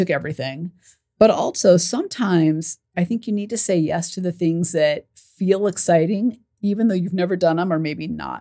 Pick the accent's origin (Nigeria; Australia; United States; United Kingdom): United States; California; Because I grew up in California. So I kind of both coasts, right?